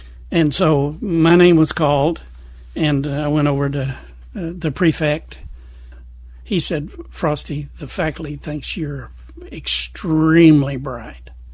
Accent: Ireland; And then, you know, I'm Irish.

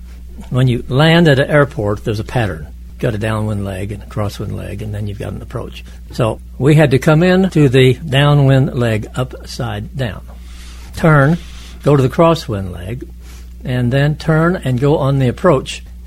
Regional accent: Tulsa, Oklahoma, United States; I was born in Tulsa, Oklahoma, at St. John's Hospital.

